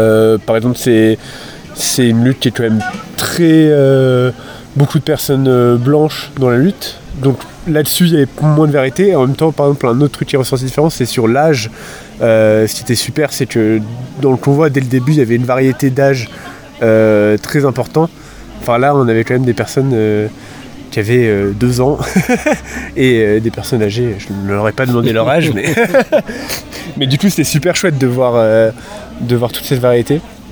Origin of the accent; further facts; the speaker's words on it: Lyon, Auvergne-Rhône-Alpes, France; Moi, de base, je viens de Lyon.